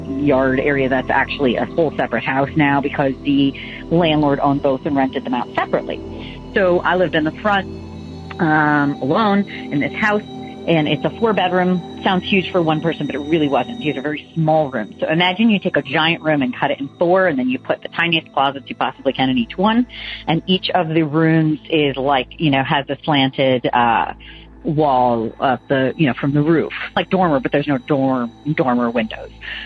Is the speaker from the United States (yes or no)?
yes; Northeast, United States; now in Bluffton, United States; I am originally from the Boston and the New York areas, but currently live in Bluffton, South Carolina.